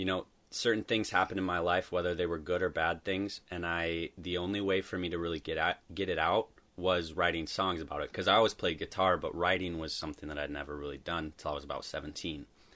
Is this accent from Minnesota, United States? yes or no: yes; Grand Rapids, Minnesota, United States; moved away as an adult; also born or lived in Colorado / Italy; now in Duluth, United States; I'm not. I grew up in Grand Rapids, and then when I was 18, I moved to Colorado, spent a year there, and then from there, I sold pretty much everything I had.